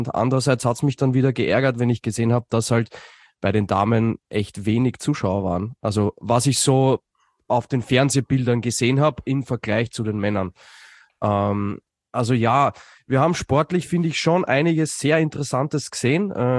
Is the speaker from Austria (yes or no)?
yes; Austria; Und ich kann als Österreicher nur sagen, ich habe 4-mal Wiener Schnitzel serviert bekommen an dem Wochenende in Wiesbaden.